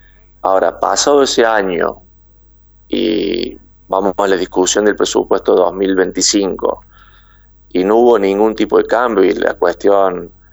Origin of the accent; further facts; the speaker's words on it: Argentina; somos todos argentinos.